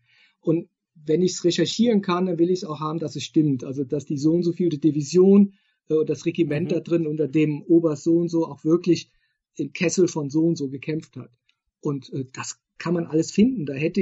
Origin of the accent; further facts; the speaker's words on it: Koblenz, Rhineland-Palatinate, Germany; Ich komme aus Koblenz, eine Stadt, die auch sehr zerstört worden ist. Da waren auch über 80% der Innenstadt war zerstört.